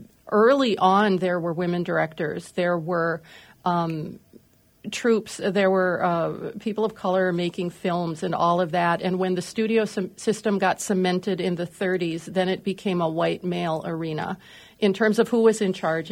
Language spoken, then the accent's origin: English; Minnesota, United States; I am Minnesotan, born and raised, lived here most of my life